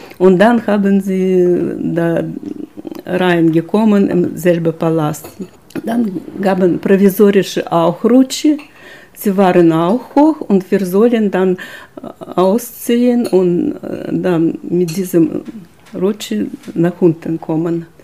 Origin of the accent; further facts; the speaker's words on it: Kazakhstan; German is a second language; ich komme aus Kasachstan.